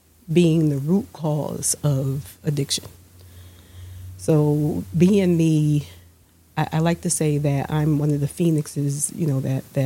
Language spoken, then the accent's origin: English; New Haven, Connecticut, United States; I grew up in New Haven. I grew up in the Dixwell, New Hallville neighborhoods of New Haven.